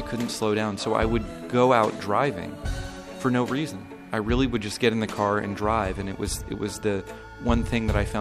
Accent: Florida, United States; I grew up in North Florida, and I remember the first time I drove through the Tule Fog.

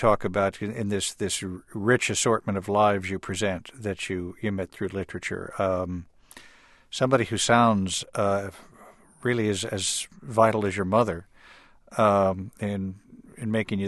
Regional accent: Chicago, Illinois, United States; being a Chicagoan like your father

